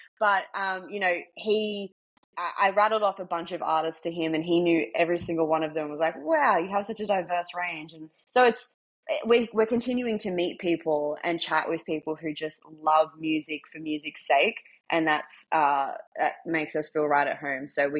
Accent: Australia; So growing up in Australia with a love for different subcultures was definitely interesting.

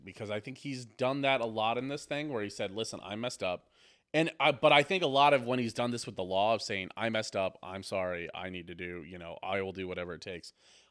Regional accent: Texas, United States; Yeah, I'm from Texas.

